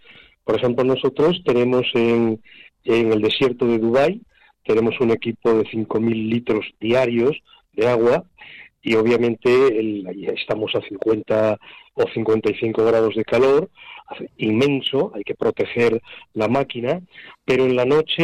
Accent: Asturias, Spain; Soy asturiano.

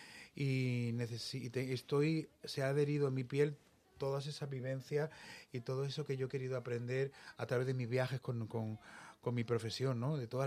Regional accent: Badalona, Catalonia, Spain; en Badalona, además, de donde yo soy

